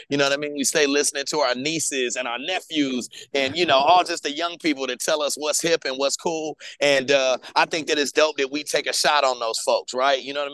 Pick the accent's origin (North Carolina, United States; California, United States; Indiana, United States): North Carolina, United States; Greensboro; So the name Broccoli City came from my hometown, which is Greensboro, North Carolina.